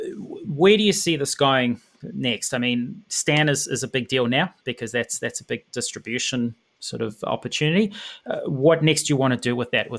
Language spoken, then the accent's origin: English; South Africa; I come from South Africa.